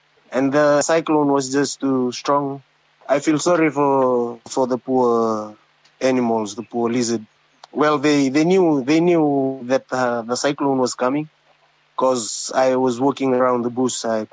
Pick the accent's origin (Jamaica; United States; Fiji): Fiji; Yadua Island, Northern Division; I am from Yandua Island, the island next to Yandua Tamba.